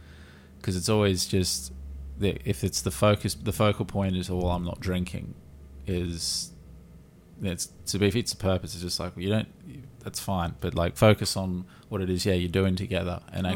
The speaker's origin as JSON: {"language": "English", "country": "Australia", "said": "Maybe that just speaks for being Australian."}